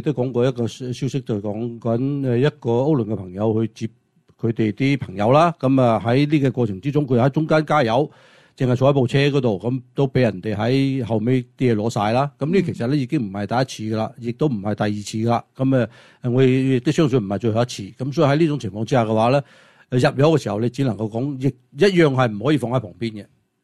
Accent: California, United States; 係令到咗我哋加州人咧係加重咗好多負擔啊

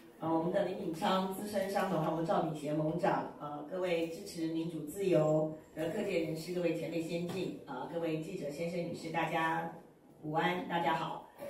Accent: Taiwan; 那我身在海外，我来自台湾，对台湾这块美丽的土地呢有深厚的感情

